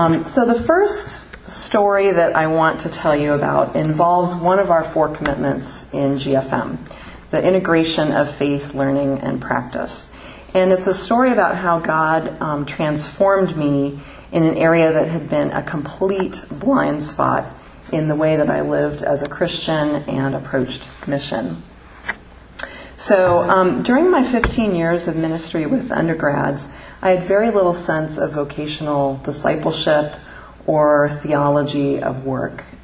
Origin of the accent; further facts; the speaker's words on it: Columbus, Ohio, United States; So I grew up in Columbus, Ohio, and I've met a couple Buckeyes here, and so go Bucks.